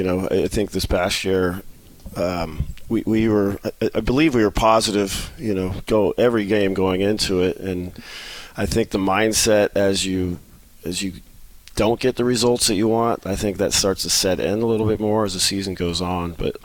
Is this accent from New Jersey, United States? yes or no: no; California, United States; San Francisco Bay Area.